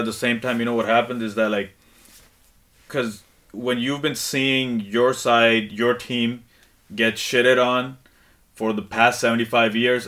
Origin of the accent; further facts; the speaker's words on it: Saudi Arabia; Yeah, we grew up in Saudi Arabia.